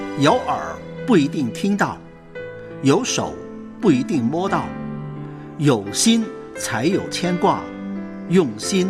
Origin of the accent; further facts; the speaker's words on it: northern China, China; now in Hong Kong; 我是北方人，粤语广东话是我完全不懂的一种方言，但是通过在香港的生活呢，都学了一点点，很勉强的能听能说